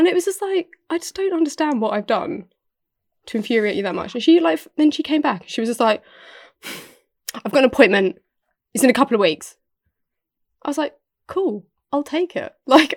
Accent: United Kingdom; I'm British.

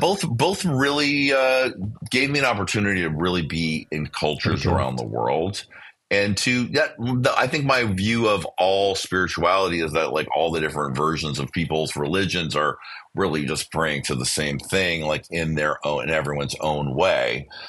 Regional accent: Thailand; also born or lived in Egypt; We lived overseas. I grew up in Thailand and Egypt.

